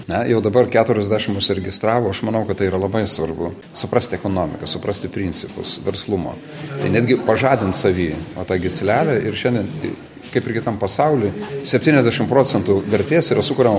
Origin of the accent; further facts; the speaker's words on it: Samogitia, Lithuania; Aš šiaip asmeniškai esu žemaitis